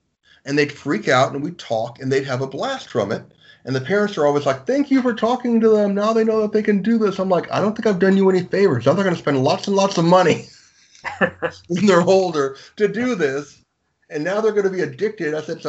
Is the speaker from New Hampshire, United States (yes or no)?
no; Chagrin Falls, Ohio, United States; also born or lived in Cleveland; I was born in Cleveland. I grew up in a small tourist town, mostly white, called Chagrin Falls.